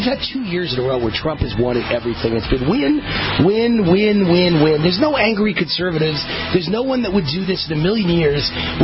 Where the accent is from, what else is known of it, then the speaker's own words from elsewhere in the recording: Nevada, United States; is Nevada, my home state. Here I am in Las Vegas broadcasting.